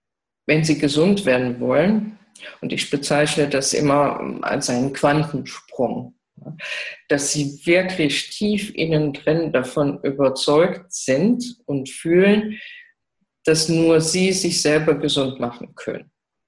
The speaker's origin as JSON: {"language": "German", "country": "Belgium", "said": "Bei uns in Belgien und in Frankreich ist ja das Dekodieren schon sehr bekannt."}